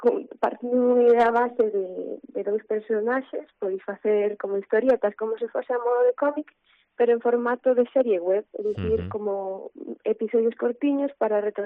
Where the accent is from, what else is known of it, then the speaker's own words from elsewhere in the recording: Portonovo, Galicia, Spain; eu son de Porto Novo. Sí que estaba na provincia de Pontevedra